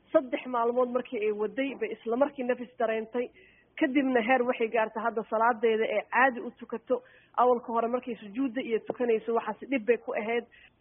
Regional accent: Canada; Aniga waddankan Canada aan joogo aan ku barbaaray 25 sano baad degnaa.

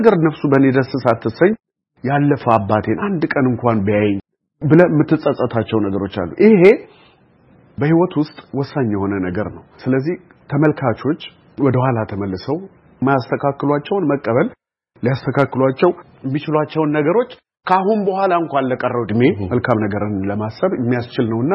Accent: Harar, Harari Region, Ethiopia; እንግዲህ እኔ ተወልጄ ያደኩት ሀረር ነው።

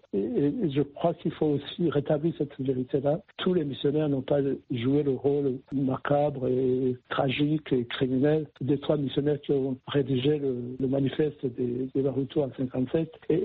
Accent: Burundi; chez nous, au Burundi

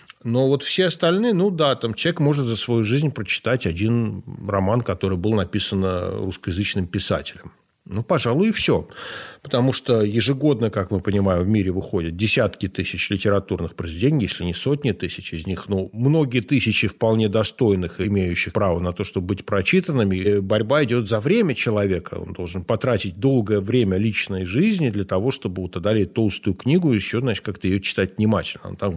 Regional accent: Russia; Потому что вот я вырос, естественно, в России

